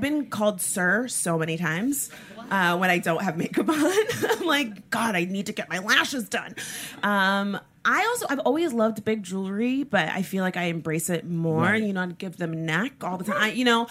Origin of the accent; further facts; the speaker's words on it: Florida, United States; Yeah, I'm from South Florida, and like every girl would go to Barbados for spring break